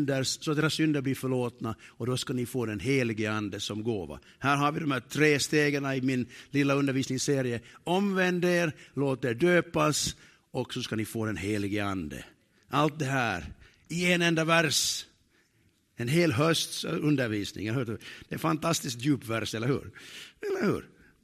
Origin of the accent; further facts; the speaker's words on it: Sipoo, Uusimaa, Finland; jag är uppvuxen i södra Sibbo. I en liten församling som kallades Taborförsamlingen på den tiden.